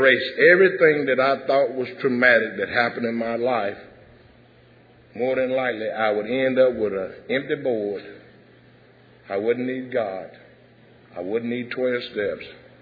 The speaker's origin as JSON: {"language": "English", "town": "San Antonio", "region": "Texas", "country": "United States", "tie": "born there", "said": "The thing is, I came here and I was born in San Antonio, Texas."}